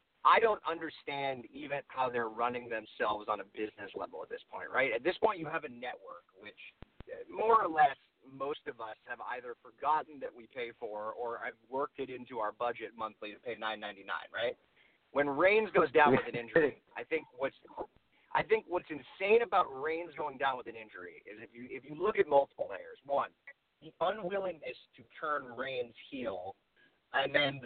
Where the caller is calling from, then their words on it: New York City, New York, United States; New York City.